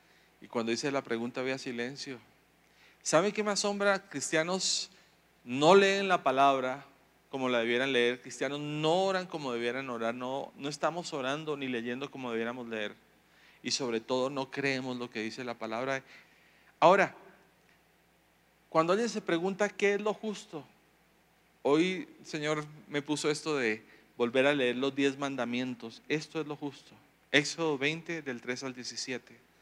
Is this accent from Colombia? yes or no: yes; Colombia; moved away; Cuando salí de Colombia, tengo que ser honesto, me fui feliz, por fin me voy de esa tierra.